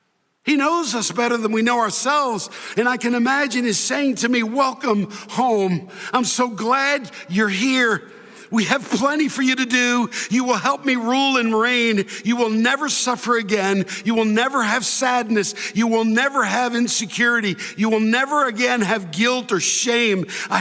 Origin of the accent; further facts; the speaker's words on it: Delaware, United States; born there; I was born in Delaware, and New Jersey's right next door.